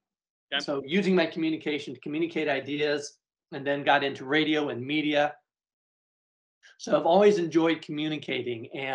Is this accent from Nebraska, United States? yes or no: yes; Nebraska, United States; And I grew up in Nebraska. It was just a good fit for me.